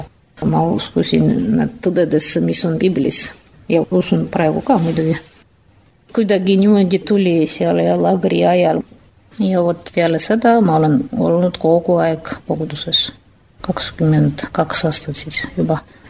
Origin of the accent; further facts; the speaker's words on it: Ural, Russia; moved away as an adult; now in Yoshkar-Ola, Russia; Mina ise ei ole Marimaalt pärit, ma olen Uralilt pärit. Uralil siis elavad Urali marilased, idamarilased. Ja mina tulin õppima Joškarolasse, see on Marimaa pealinn Joškarola.